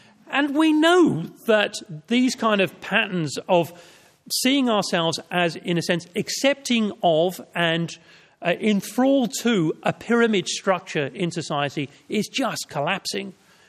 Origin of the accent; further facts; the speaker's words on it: Ireland; born there; moved away; also born or lived in London; So I was born in Ireland, moved to London with my parents, married a French woman